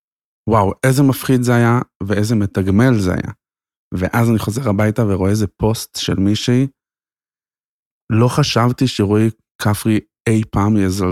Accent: Nahalal, Northern District, Israel; born there; כן, אני עובר באוגוסט לצפון. וואלה. איפה שנולדתי.

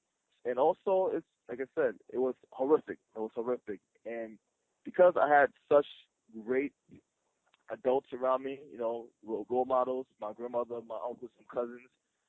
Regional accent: Liberia; growing up in Liberia was actually great prior to the war, you know.

